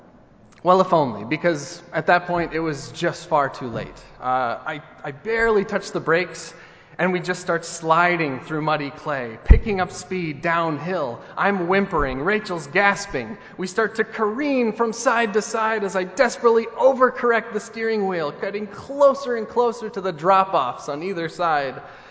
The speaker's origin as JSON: {"language": "English", "region": "Iowa", "country": "United States", "lives_now": "Michigan, United States", "said": "But, you know, Ray and I are not originally from here or even Michigan. We are originally from Iowa."}